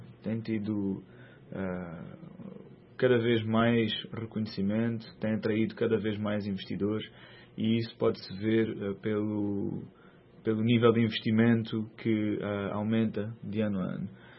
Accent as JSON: {"language": "Portuguese", "country": "Mozambique", "said": "Obviamente somos moçambicanos e queremos ter um impacto social no país"}